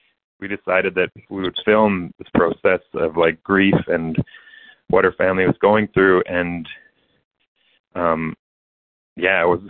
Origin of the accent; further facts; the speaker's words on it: Canada; So I'm Canadian originally